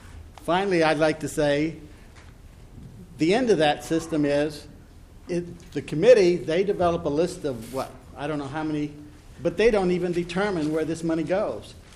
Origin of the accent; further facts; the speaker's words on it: Rochester, United States; I'm from Rochester. I'm a voter. I'm a Tea Party leader, and I'm a citizen of Rochester.